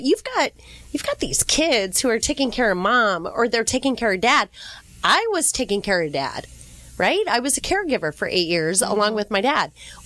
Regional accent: Monarch Bay, California, United States; I grew up in Monarch Bay

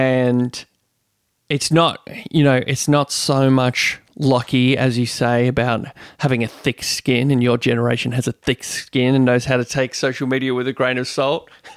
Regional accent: Western Australia, Australia; I am from Western Australia and was a keen bodyboarder

